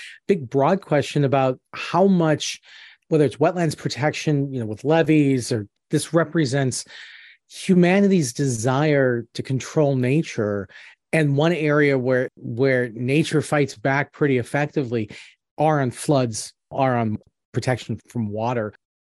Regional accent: United States; Especially I'm asking this because I grew up on the Mississippi River and the levees were ever present.

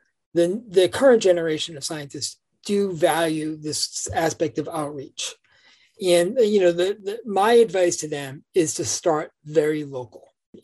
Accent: Rhode Island, United States; accent: Rhode Island; now in Cape Cod, United States; don't want to hear me living in Cape Cod with my Rhode Island accent and my PhD

